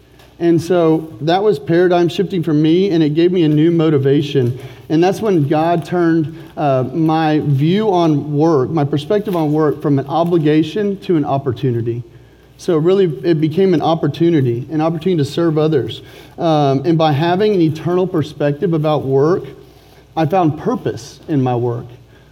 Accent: Dallas, Texas, United States; And so I grew up here in Dallas, and I had strong Christian parents

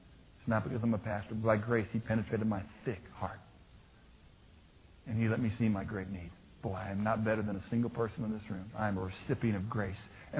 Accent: Kirkwood, Missouri, United States; I was growing up in Kirkwood, Missouri at North Glendale Elementary School, and they taught me that.

